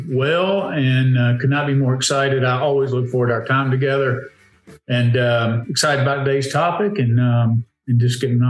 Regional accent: Southeast, United States; we're from the Southeast, and we don't have a lot of unions and stuff like that. Most of us live in right to work states.

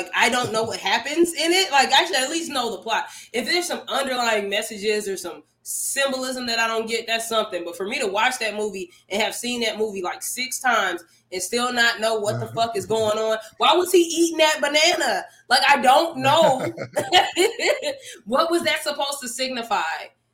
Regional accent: Houston, Texas, United States; I'm from Houston.

